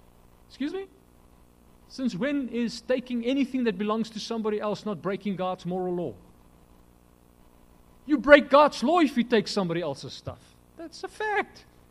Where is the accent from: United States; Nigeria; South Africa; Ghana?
South Africa; I remember that I grew up in the Afrikaner community. No? Afrikaner community, very religious.